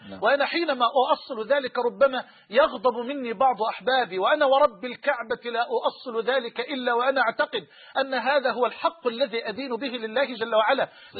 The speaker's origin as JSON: {"language": "Arabic", "country": "Egypt", "said": "أن نستدعي سفير الدنمارك عندنا في مصر مثلا"}